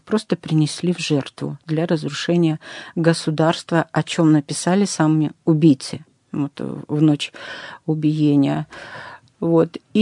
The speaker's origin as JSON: {"language": "Russian", "town": "Nakhodka", "region": "Primorsky Krai", "country": "Russia", "said": "А я говорю, а я из Находки."}